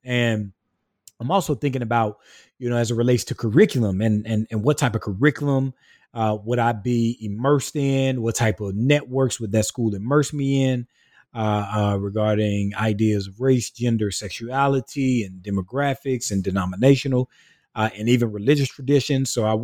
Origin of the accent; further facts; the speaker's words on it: St. Matthews, South Carolina, United States; in rural South Carolina, where so many of us who grow up where I grew up at in St. Matthews, between St. Matthews, Swansea and Sandaron